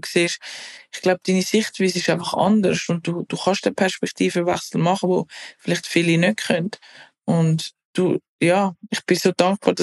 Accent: Switzerland; Natürlich bin ich in der Schweiz aufgewachsen, das hat mich mega geprägt, und ich bin auch Schweizerin

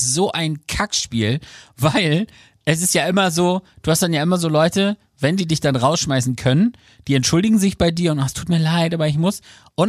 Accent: Aurich, Lower Saxony, Germany; So eine gab es früher bei uns in Aurich, das Katul.

